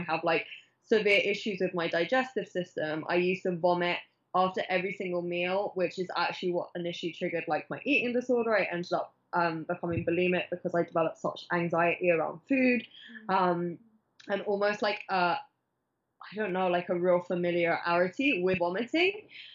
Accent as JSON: {"language": "English", "country": "Spain", "tie": "born or raised there", "said": "I grew up in Spain."}